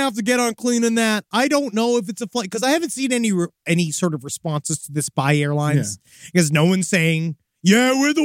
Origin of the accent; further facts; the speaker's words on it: New York, United States; Because she's from New York and I'm from New York.